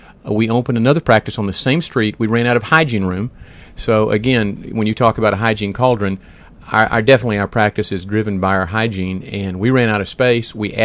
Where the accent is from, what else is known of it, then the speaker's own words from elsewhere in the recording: McKinney, Texas, United States; I was born and raised in McKinney, Texas. I went 30 miles to college one direction and dental school the other 30 miles and came right back to McKinney.